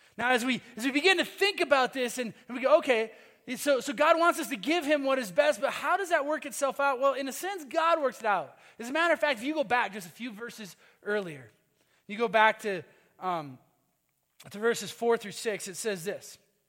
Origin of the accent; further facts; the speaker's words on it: Minnesota, United States; some of you know I'm from Minnesota. Many of you know I'm from Minnesota. Go Vikings.